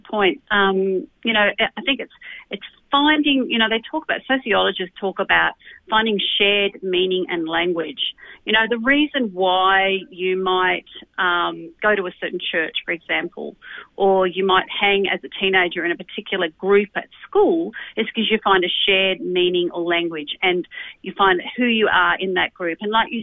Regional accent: Australia; I see myself as an Australian

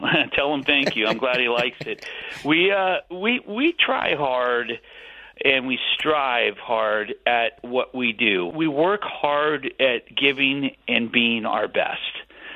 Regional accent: Los Angeles, California, United States; We were raised in Hollywood on the streets of L.A.

